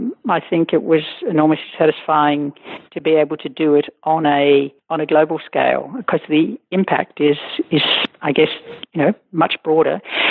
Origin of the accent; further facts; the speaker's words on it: Australia; I don't consider myself particularly nationalistic, but I've always been very proud of being Australian.